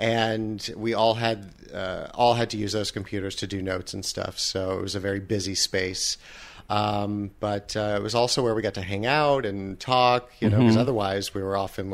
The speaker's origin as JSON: {"language": "English", "town": "Johnson City", "region": "Tennessee", "country": "United States", "tie": "born or raised there", "also_born_or_lived": "Clarksville / Massachusetts", "said": "I was born in Clarksville, so that's the western end of the state. And then I went to high school in the eastern part of the state in Johnson City."}